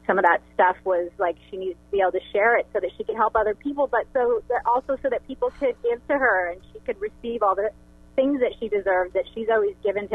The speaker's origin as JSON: {"language": "English", "town": "Indio", "region": "California", "country": "United States", "said": "But, you know, I'm from Indio."}